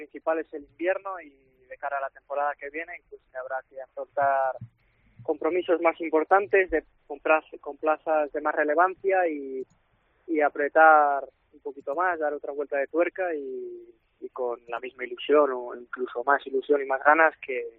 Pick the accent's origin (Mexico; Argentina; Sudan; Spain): Spain; Laguna de Duero, Castile and León; de pequeño, pues por Laguna, pues los encierros y las capeas y las novilladas